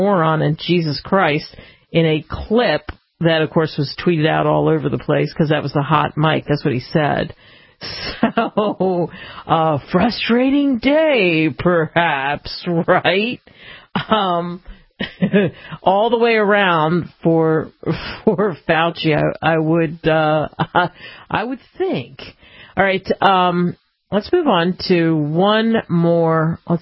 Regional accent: Florida, United States; expired coronavirus test kits in my home state of Florida.

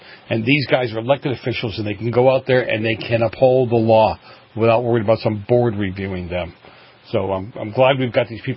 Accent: New England, United States; I grew up in New England, as you know. Very different breed, different way of looking at things.

